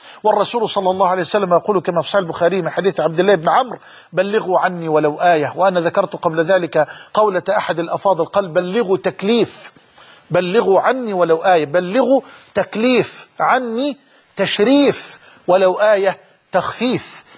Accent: Egypt; وأسأل الله أن يحفظ بلدنا مصر من الفتن ما ظهر منها ما بطن.

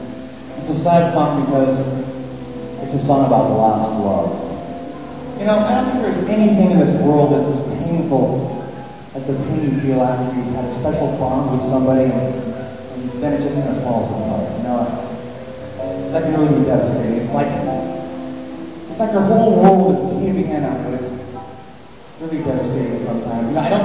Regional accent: New York City, New York, United States; It feels great to be back in my hometown of New York City.

